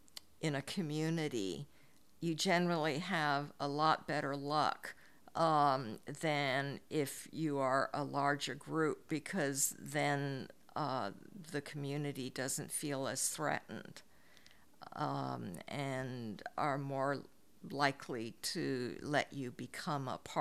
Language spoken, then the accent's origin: English; Hong Kong; first language Chinese; English is a second language; moved away as an adult; now in United States; I'm also of mixed cultures because I grew up in Hong Kong, and then I came to America, you know, as an adult, really. And then Chinese was my first language, English my second.